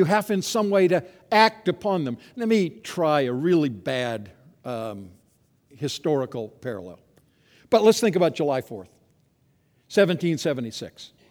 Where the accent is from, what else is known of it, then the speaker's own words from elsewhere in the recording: Canada; Now, as a Canadian, all kinds of people didn't believe, came across the border.